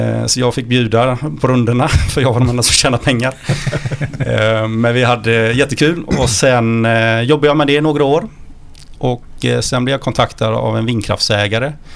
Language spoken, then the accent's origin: Swedish; Ullared, Halland County, Sweden; Är född och uppvuxen i ett litet samhälle som många inte kände till tidigare. Det är mer förknippat med ett varuhus numera som heter Ullared.